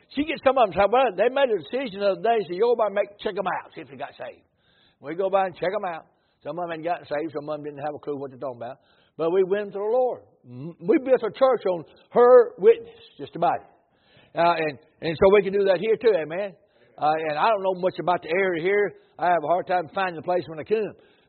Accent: Batesville, Mississippi, United States; I'm from Batesville, Mississippi area, down about an hour south of Memphis.

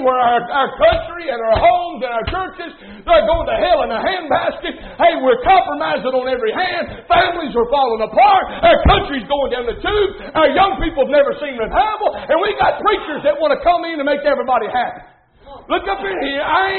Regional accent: United States; Now, I'm not sorry I'm from America.

